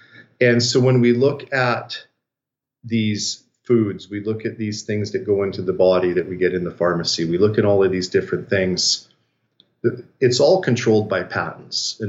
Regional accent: Canada; But as a Canadian and seeing what the government has just passed here

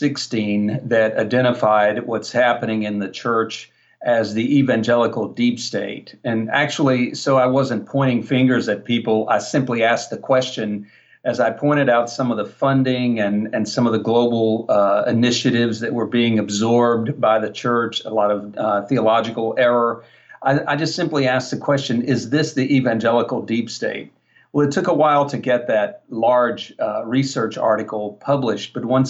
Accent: Alabama, United States; I'm from the States, from Alabama, a Southern boy

